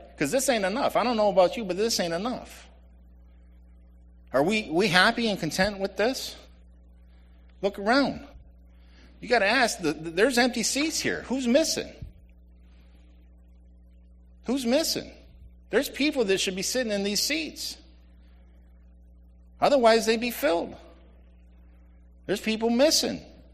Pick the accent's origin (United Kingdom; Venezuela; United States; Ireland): Ireland; Then as an Irishman, as a Christian, I get a little bit angry.